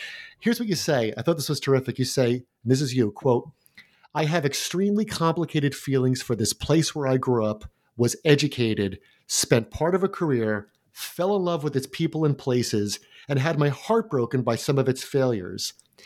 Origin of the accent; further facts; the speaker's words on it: New Jersey, United States; safely say that nobody's walking around New Jersey feeling this about the Garden State, not to knock my home state